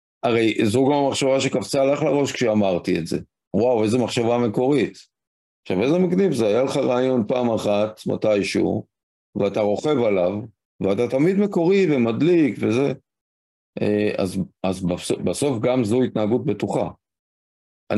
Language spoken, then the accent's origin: Hebrew; Rishon LeZion, Central District, Israel; גדלתי בראשון, והייתי לוקח בנות